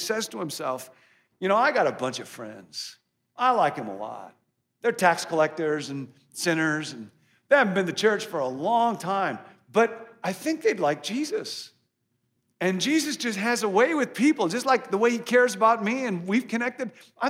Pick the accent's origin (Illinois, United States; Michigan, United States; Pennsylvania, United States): Illinois, United States; I come from Illinois, and in Illinois, you go from being governor to prison, but not the other way around.